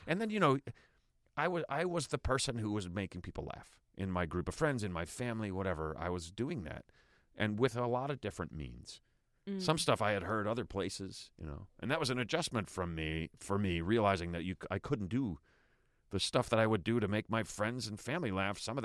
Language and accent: English; New Jersey, United States; I'm out here from Jersey trying to, can't find a job.